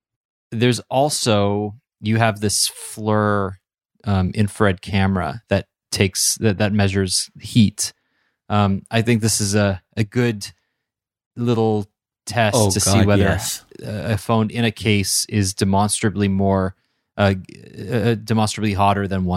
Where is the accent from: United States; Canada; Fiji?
Canada; And I'm Canadian, so I got some excuses.